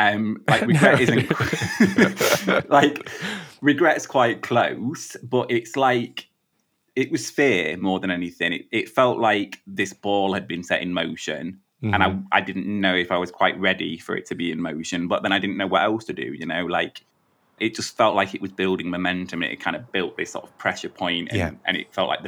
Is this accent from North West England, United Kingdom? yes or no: yes; Manchester, North West England, United Kingdom; I grew up in Manchester, but I grew up in kind of a small suburb of Manchester.